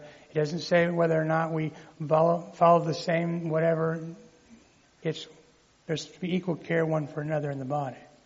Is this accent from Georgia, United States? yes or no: no; Colorado, United States; Well, yeah, it makes sense to me because I'm from Colorado.